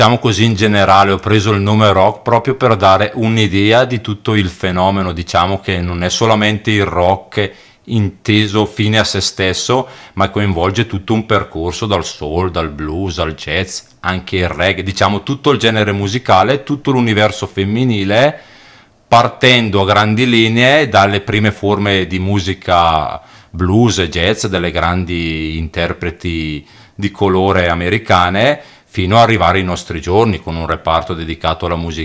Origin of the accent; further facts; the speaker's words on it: Brno, South Moravian Region, Czechia; Italian is a second language; poter sponsorizzare questa cosa anche non solo nel mio paese che è Brno